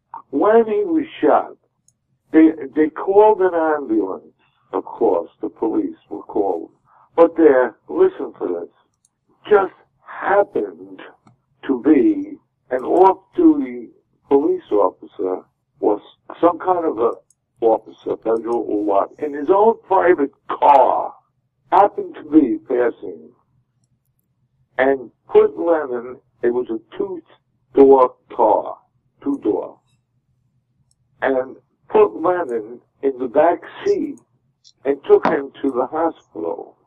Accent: New Jersey, United States; I'm from New Jersey.

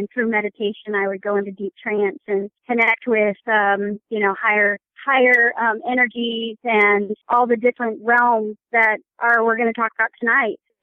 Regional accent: Los Angeles, California, United States; now in Kansas City, United States; Yep, sunny L.A. Yep. Yeah. Yes, L.A. girl. So I've been here for about 6 years now in Kansas City.

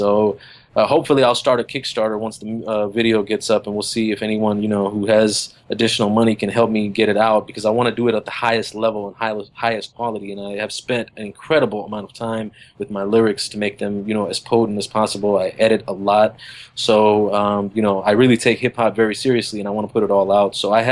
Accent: Somerset, Kentucky, United States; also born or lived in Chicago, United States; I was born in Chicago, and then I grew up and was raised from 6 to 17 in Kentucky, a small town, Somerset, Kentucky.

